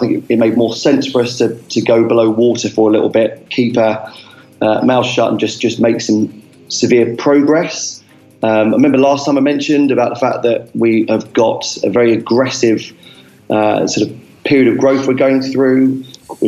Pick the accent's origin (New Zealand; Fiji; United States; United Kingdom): United Kingdom; it's extremely easy to do business over there as a Brit over there, very well received